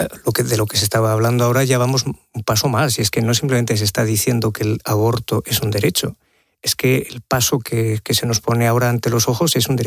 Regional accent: Spain; Yo hablo como ciudadano español.

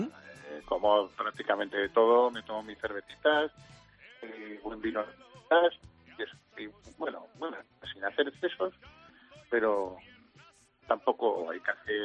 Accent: Alicante, Valencian Community, Spain; de Alicante me gusta todo, mi tierra me gusta todo. Valencia, yo me siento valenciano, uh-huh, me siento español, por supuesto, y la verdad que mi tierra me gusta mucho.

